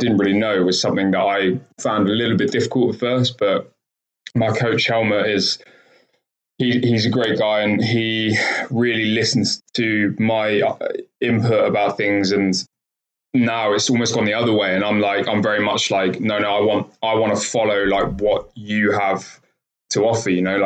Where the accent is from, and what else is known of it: Chertsey, South East England, United Kingdom; born or raised there; also born or lived in Kingston